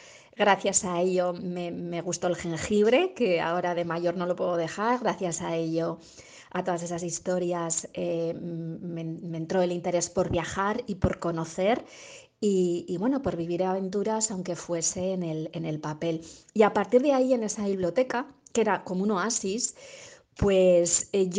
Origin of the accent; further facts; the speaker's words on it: Tauste, Aragon, Spain; la biblioteca de mi pueblo. Yo nací y me crié en Tauste.